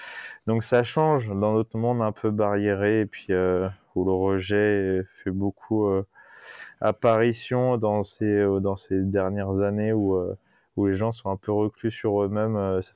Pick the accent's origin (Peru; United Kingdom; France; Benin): France; Brittany; Voilà, moi je suis breton